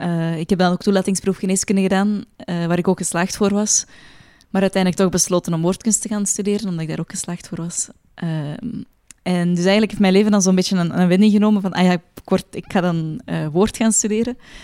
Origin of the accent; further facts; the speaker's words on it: Belgium; Edegem een rol. Dat is de thuisbasis van Lydia en Immanuel en Joachim als ze nog in België wonen. Ja, dat is mijn eigen dorp waar ik ben opgegroeid.